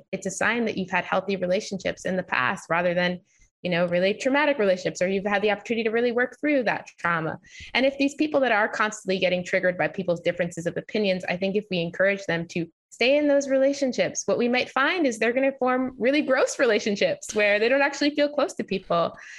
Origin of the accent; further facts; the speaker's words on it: New York, United States; I grew up in New York, so I had never experienced racism before, at least not blatantly.